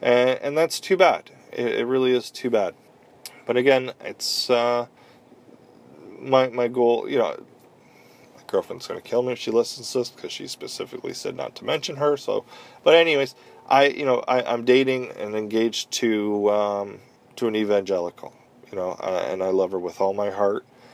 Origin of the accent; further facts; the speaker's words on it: Canada; I am Canadian. This is a Canadian podcast.